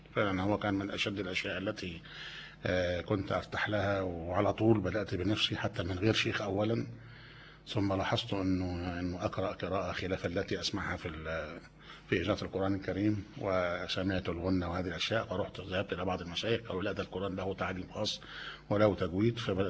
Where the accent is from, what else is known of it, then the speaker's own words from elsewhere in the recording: Talbiya, Giza Governorate, Egypt; born there; العبد الفقير هو … من مواليد الطالبية. الأم أصلا من محافظة القليوبية، والوالد رحمه الله من سكان مدينة الدقي